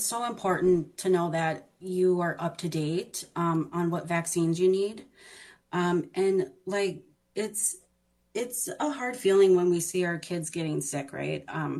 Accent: Minneapolis, Minnesota, United States; Born and raised in South Minneapolis, still a South Minneapolis resident.

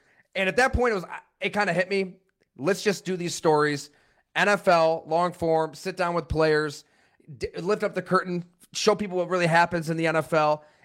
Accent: New York, United States; I guess since I was a kid growing up in the Southern Tier, Western New York, about an hour south of Buffalo, New York.

